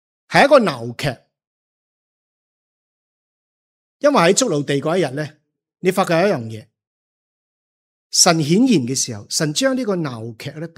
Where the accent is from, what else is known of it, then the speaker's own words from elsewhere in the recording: Gaozhou, Guangdong, China; 人家会问你从哪里来的、我在广东高州